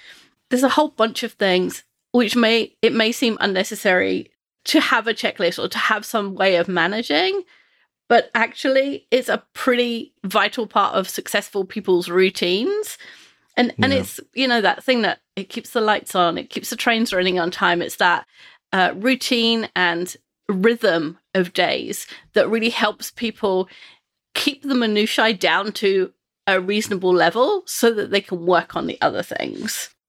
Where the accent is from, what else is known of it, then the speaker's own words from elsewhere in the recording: United Kingdom; Being British, I don't like to brag.